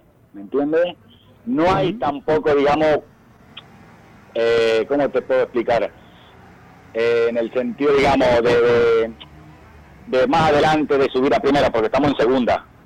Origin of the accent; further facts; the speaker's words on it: Argentina; Yo de pequeño estuve jugando, digamos, en Argentina en varios clubes